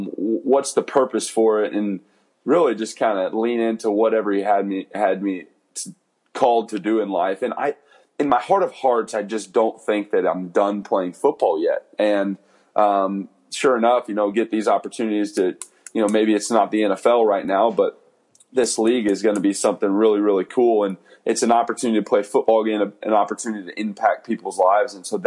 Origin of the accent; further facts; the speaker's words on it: San Antonio, Texas, United States; I'll get to play in San Antonio, which is my hometown